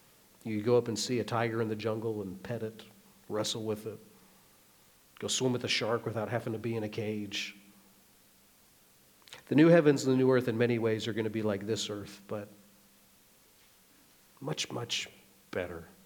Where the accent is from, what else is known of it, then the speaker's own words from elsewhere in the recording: Nebraska, United States; I grew up in Nebraska. That's about as far away from any ocean you can get, at least in our country.